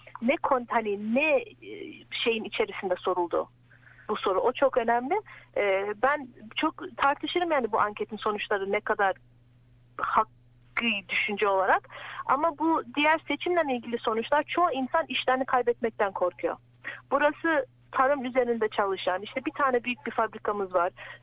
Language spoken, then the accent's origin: Turkish; Shepparton, Victoria, Australia; Evet ben Shepperton'da doğma büyüme. Az bir süre işte zaman zaman Türkiye'de yaşadım. Melbourne'da da denedim ama sevmiyorum. Buranın şey kasabasında mutluyum yani seviyorum.